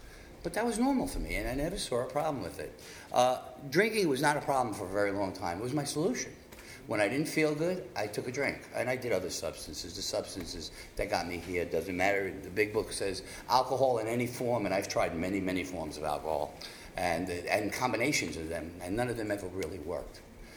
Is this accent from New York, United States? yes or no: yes; Brooklyn, New York, United States; I grew up in Crown Heights in Brooklyn, for those people who know New York.